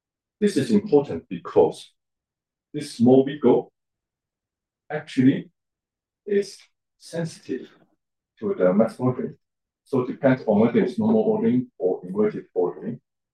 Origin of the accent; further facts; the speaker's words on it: Guangdong, China; English is a second language; And this is my hometown. So this whole area is the so-called Guangdong Hong Kong Macau Greater Bay Area